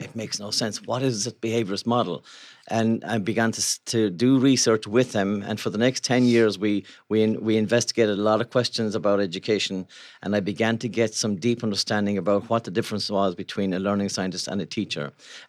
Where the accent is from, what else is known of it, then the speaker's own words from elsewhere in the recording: Ireland; moved away as an adult; now in Seattle, United States; I come from Ireland, and I actually came here in 1982 for one weekend. I came for one weekend to Seattle.